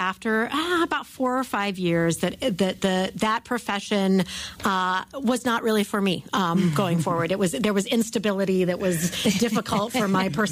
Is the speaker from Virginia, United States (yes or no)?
yes; Virginia, United States; also born or lived in North Carolina / New York City; But I was not from North Carolina. I was from Virginia. So I came to North Carolina for those 4 years. I graduated. I went to New York City at that time